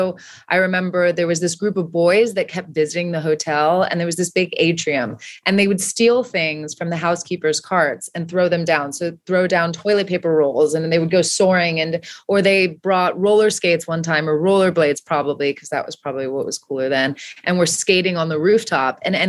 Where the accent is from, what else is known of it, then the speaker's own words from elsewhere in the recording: Savannah, Georgia, United States; born there; also born or lived in San Antonio, Texas; So I moved around a little bit as a young kid. I was born in Savannah, Georgia. My family was there for 2 years.